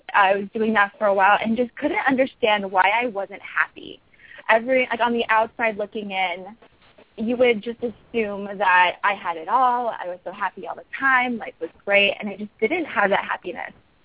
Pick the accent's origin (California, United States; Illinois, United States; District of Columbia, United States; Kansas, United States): California, United States; I grew up in California, and my mom took me to New York City because I've always wanted to go there.